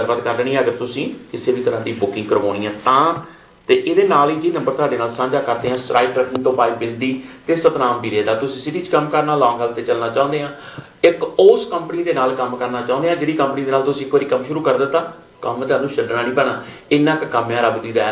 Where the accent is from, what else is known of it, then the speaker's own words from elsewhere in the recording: Randhawa Masanda, Punjab, India; ਮੇਰੇ ਪਿੰਡ ਤੋਂ ਰੰਧਾਵਾ ਮਸੰਦਾ ਤੋਂ ਮੇਰਾ ਛੋਟਾ ਵੀਰ ਭਗਵੰਤ ਵੀ ਜੁੜਿਆ ਹੋਇਆ ਜੀ